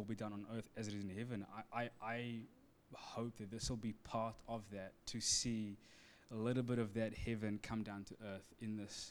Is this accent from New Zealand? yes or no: yes; Wellington, New Zealand; Or when I say that I'm from Wellington, it's like, oh, no, where are you really from?